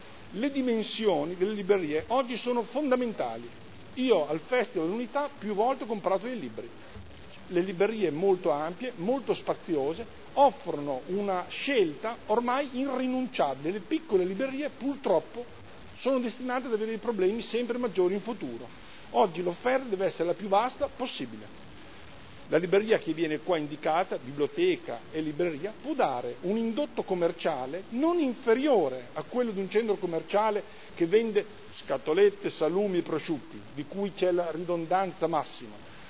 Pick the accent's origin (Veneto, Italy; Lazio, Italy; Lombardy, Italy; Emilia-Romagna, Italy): Emilia-Romagna, Italy; Modena; Sono modenese da sempre, ho vissuto in centro da sempre.